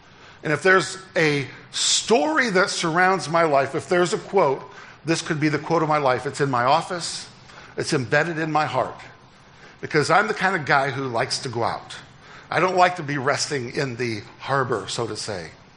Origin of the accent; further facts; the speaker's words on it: Decatur, Indiana, United States; So I was born into a very comfortable, very profound Roman Catholic family in my hometown of Decatur, Indiana.